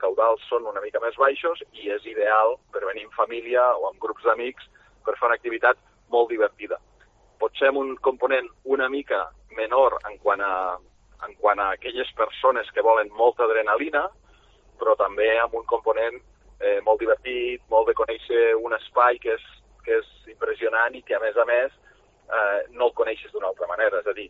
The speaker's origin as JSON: {"language": "Catalan", "town": "Llavorsí", "region": "Catalonia", "country": "Spain", "tie": "born or raised there", "said": "jo soc fill de Llavorsí i per tant, conec una mica."}